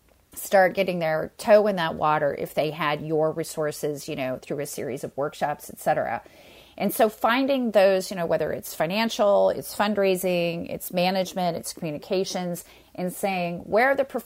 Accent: Midwest, United States; that is a far cry from certainly where I grew up in the Midwest. I was a public school person.

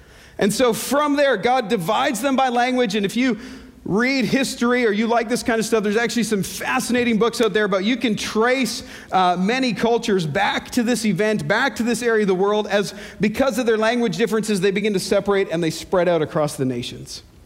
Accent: Canada; Please remember that I'm from Canada

